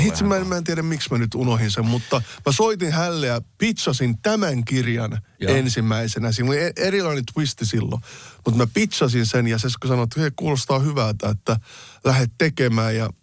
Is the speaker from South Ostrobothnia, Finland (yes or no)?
no; Oulu, North Ostrobothnia, Finland; Mä oon Oulussa syntynyt.